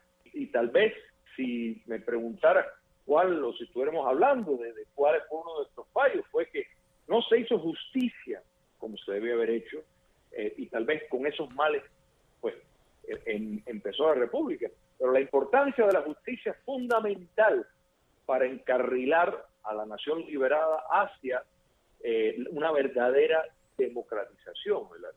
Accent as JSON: {"language": "Spanish", "country": "Cuba", "moved": "yes", "said": "los cubanos que vivimos fuera del territorio nacional, que seguimos siendo cubanos y Cuba sigue siendo nuestra patria porque la llevamos dentro."}